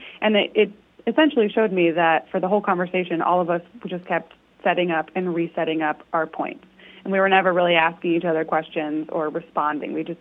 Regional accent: Raleigh, North Carolina, United States; It was actually tested at my hometown paper here in Raleigh, North Carolina.

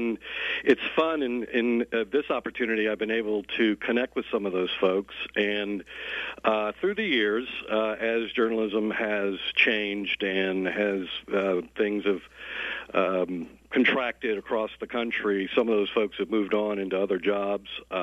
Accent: Louisiana, United States; While I'm from Louisiana, I worked here initially, even as a clerk at the Baton Rouge paper, copy boy, if you will.

